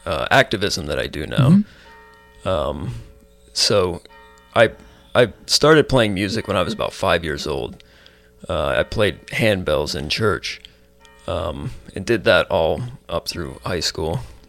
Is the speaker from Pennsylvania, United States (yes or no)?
yes; Dubois, Pennsylvania, United States; I was born in Dubois, Pennsylvania, which is about 2 hours northeast of Pittsburgh. It's at the foot of the Allegheny National Forest. It's very rural. Grew up in the woods, played in the woods.